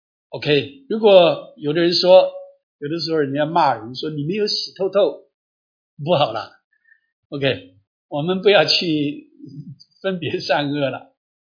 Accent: Xiamen, Fujian, China; 他的家乡，也是我的家乡，福建厦门的外海，那个就是鼓浪屿

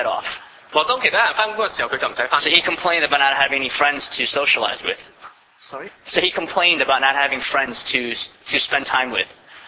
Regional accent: New York, United States; This is the context of the church that I grew up in back in New York.

